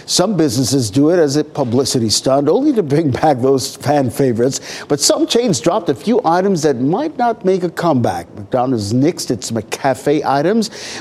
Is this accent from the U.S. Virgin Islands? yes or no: yes; U.S. Virgin Islands; Growing up in the Virgin Islands, I'm used to warm Christmases, so it's all relative.